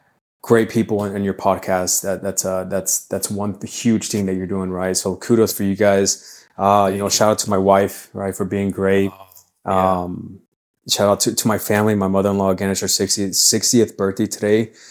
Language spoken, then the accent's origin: English; Arkansas, United States; So, I tell everybody I'm from Arkansas, you know, wherever I'm stationed, right?